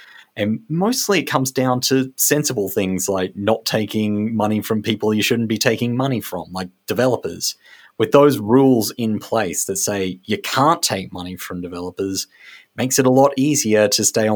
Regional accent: Strathpine, Queensland, Australia; Yeah, I grew up in Strathpine, it was one of the smallest electorates, and it's still massive.

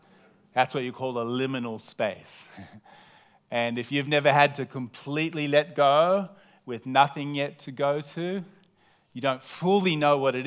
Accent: Australia; also born or lived in United States; I'm an Aussie and I love Australia.

